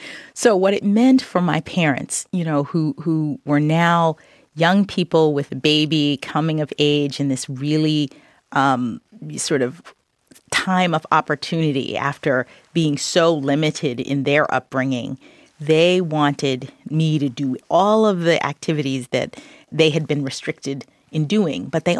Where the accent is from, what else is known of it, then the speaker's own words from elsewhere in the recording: Washington, District of Columbia, United States; born there; My parents were both teachers when I was born, and I was born in Washington, D.C.